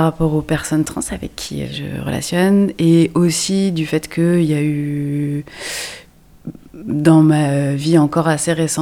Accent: Montpellier, Occitanie, France; also born or lived in Larzac; je suis originaire de vers Montpellier, entre Montpellier et Larzac quoi. C'était un milieu très rural. En fait en vrai j'ai grandi à Montpellier dans un squat jusqu'à mes 6-7 ans.

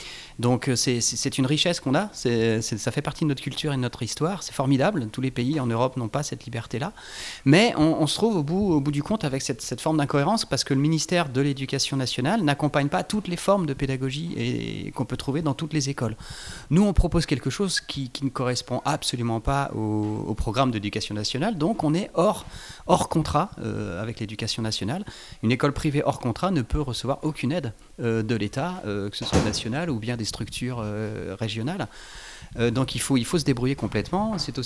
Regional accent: Île-de-France, France; en région parisienne, là d'où je viens

